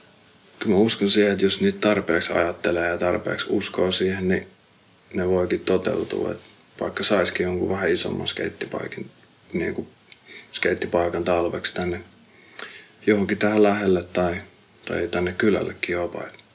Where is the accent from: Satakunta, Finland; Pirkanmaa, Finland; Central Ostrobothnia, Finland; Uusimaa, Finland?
Uusimaa, Finland; Lohja; mä oon kotoisin Lohjalta